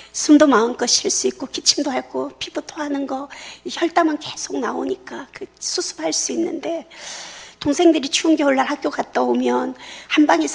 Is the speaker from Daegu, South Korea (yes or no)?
yes; Daegu, South Korea; 제가 고향이 대구인데